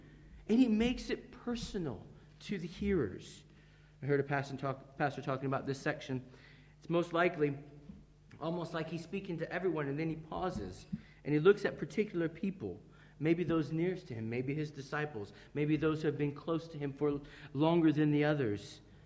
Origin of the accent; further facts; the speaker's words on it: Michigan, United States; I grew up in Michigan in America